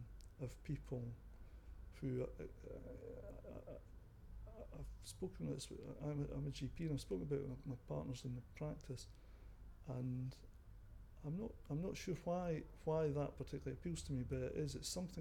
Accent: Killin, Scotland, United Kingdom; I'm 54 and I'm from Killin, which is in Perthshire in Scotland.

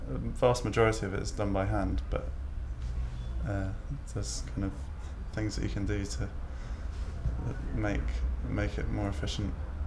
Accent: London, United Kingdom; I'm 28 and I'm from North London.

